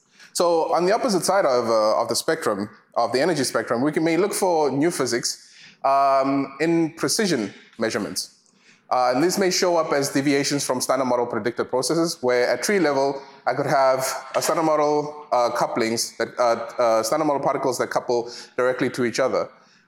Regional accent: South Africa; now in United States; so I'm from South Africa, and my name in my home language means remember.

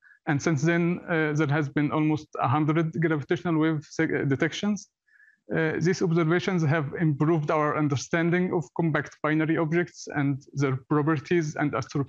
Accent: Egypt; English is a second language; I'm from Egypt, and I just finished my PhD from the University of Maryland and the Max Planck Institute.

